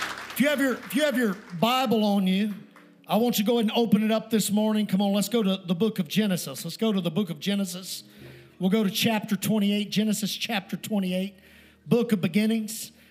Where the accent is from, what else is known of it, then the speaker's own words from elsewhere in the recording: Kentucky, United States; I'm living in West Texas. It's dusty and dry out there. It's nasty. I'm from Kentucky where the water comes.